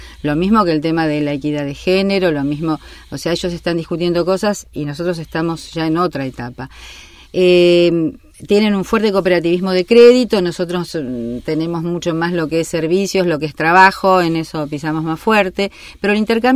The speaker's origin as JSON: {"language": "Spanish", "country": "Argentina", "said": "nos pone también como argentinos en un lugar, no digo de privilegio"}